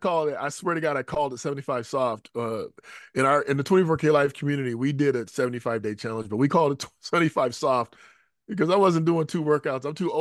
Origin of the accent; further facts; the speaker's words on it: United States; let's just say as a typical American, I want the fastest way to where I'm trying to go.